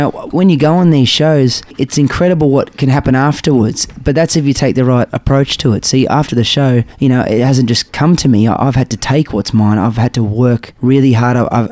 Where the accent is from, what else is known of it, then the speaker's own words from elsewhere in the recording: Geelong, Victoria, Australia; So, for example, I did a gig at Geelong, in my hometown.